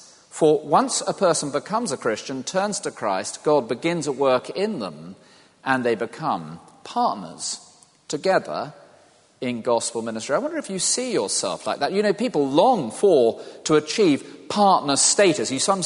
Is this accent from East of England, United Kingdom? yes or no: yes; Cromer, East of England, United Kingdom; born there; I was born in Cromer in a date which is none of your business.